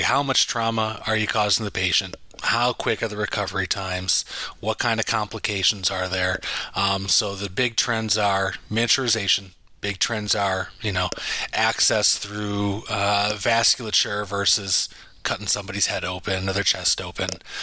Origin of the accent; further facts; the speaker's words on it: Midwest, United States; You know, growing up in the Midwest, I always used to see tons of thunderstorms